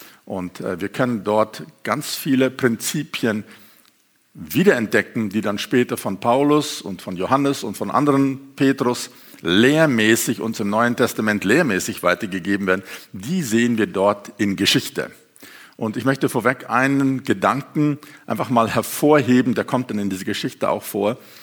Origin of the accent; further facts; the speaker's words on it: South Africa; first language German; now in Europe; Ich bin in Südafrika geboren und aufgewachsen. Meine Vorfahren waren Missionare, die aus Deutschland nach Südafrika kamen. Deswegen bin ich deutschsprachig aufgewachsen, was eher unüblich ist für Südafrika.